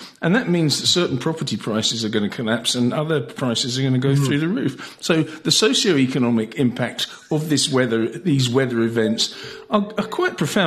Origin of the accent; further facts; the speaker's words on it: United Kingdom; even in my home country, Britain, you can't put a house near a river